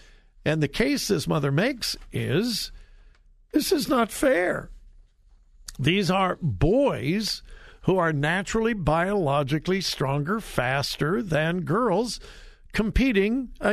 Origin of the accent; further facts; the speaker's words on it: Westerville, Ohio, United States; The Democratic debate, the primary debate, is in my hometown of Westerville tomorrow night.